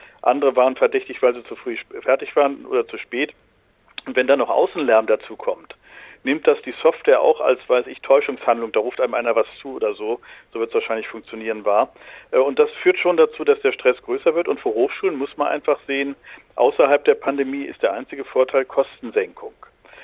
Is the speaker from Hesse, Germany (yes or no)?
yes; Frankfurt, Hesse, Germany; Ich komme aus Frankfurt, wir haben dann Klausuren in Messehallen gemacht.